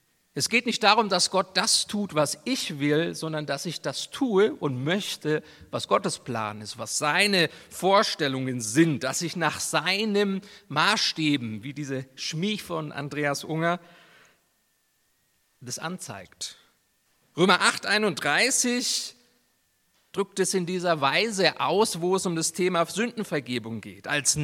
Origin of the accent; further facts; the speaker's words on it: Nuremberg, Bavaria, Germany; ich bin in Nürnberg aufgewachsen